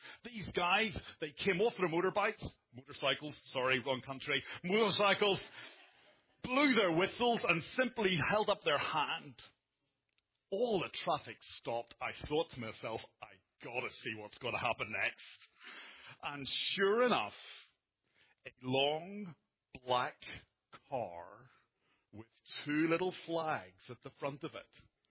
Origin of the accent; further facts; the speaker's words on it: Ireland; although I come from Ireland, I used to work in London.